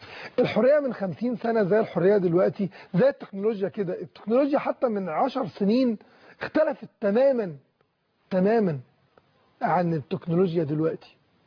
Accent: Egypt; نفهمه كمصريين، نفهمه كمسلمين، نفهمه كعرب

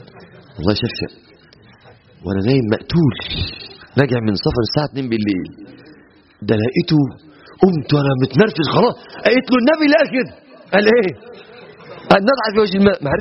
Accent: Egypt

